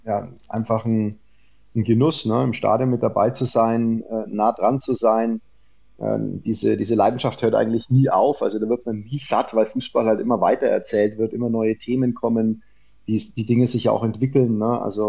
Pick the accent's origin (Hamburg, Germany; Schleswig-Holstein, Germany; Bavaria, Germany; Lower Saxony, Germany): Bavaria, Germany; Nuremberg; born there; Gebürtiger Nürnberger